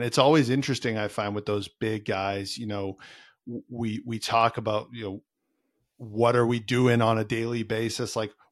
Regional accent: Canada; I'm Canadian kid

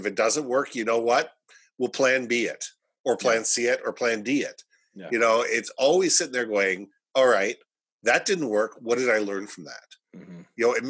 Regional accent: Vancouver, British Columbia, Canada; also born or lived in Minneapolis, United States; I lived in Vancouver most of my life. I was born in Minneapolis, moved to Vancouver in 74, but I've lived in Victoria, I've lived in California, I've lived in New York, I've lived in Toronto, and I've lived in Israel.

